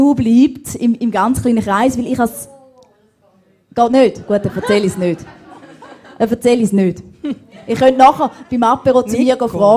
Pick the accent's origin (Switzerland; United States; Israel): Switzerland; Bern; ich bin eigentlich aus Bern und bin dann aber in die Ostschweiz, um den Dialekt zu lernen.